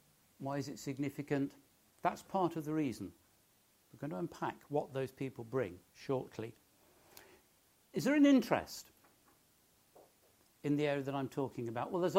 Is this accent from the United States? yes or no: no; Nottingham, East Midlands, United Kingdom; I was brought up in Nottingham, in the area of Nottingham that not only … also at the time had the highest crime rate in the UK.